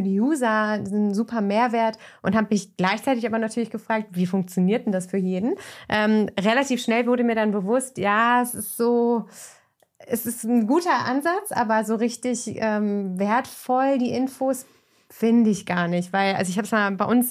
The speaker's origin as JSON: {"language": "German", "country": "Germany", "moved": "as an adult", "lives_now": "Austria", "said": "Ich bin jetzt so seit 3,5 Jahren ungefähr in Österreich beschäftigt, komme aus Deutschland, wie die meisten von euch wissen und hören an meinem nicht vorhandenen Akzent."}